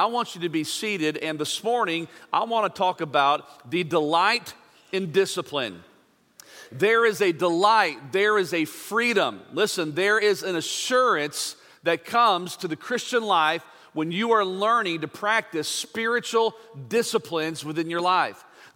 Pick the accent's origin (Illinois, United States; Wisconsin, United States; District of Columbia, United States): Illinois, United States; Living and growing up near the Chicagoland area, I grew up a Chicago Bears fan.